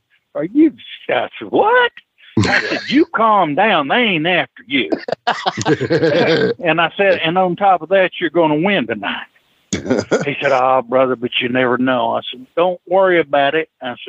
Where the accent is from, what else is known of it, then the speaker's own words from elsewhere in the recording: Knoxville, Tennessee, United States; I'm from Knoxville.